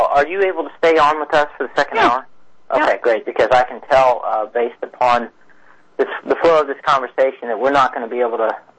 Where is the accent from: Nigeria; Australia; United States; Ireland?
United States; growing up in America, you really don't have any other choice.